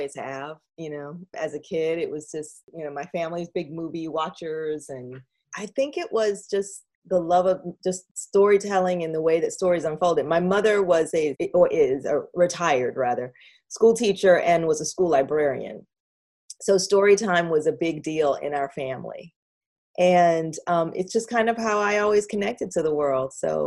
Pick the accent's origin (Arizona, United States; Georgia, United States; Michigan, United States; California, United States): Georgia, United States; Atlanta; Well, yeah, I grew up in Atlanta, Georgia. Didn't know anybody who worked in the film business.